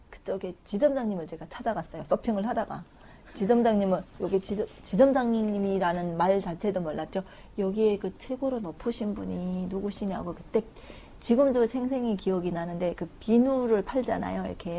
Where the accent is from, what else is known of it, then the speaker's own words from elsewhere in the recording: North Korea; now in South Korea; 이북에서 온 지 이제 한 1년도 안 됐어요.